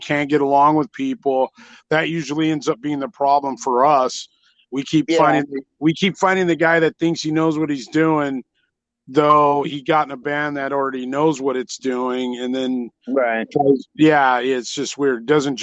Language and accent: English; San Diego, California, United States; And hey, for everybody interested, we're from San Diego. Not Orange County.